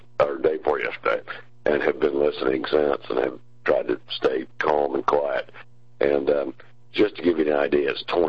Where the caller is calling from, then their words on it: Atlanta, Georgia, United States; Montana, I'm sitting in Atlanta, and it's 24 degrees.